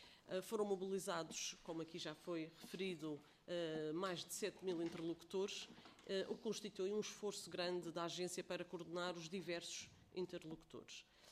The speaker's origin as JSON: {"language": "Portuguese", "region": "Madeira", "country": "Portugal", "said": "E eu destaco esta instituição porque eu sou madeirense."}